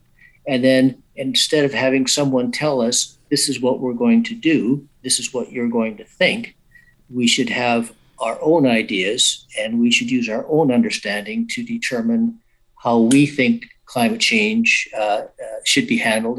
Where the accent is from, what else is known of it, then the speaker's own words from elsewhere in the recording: Western Canada, Canada; I'm from the West. I'm in British Columbia as we speak.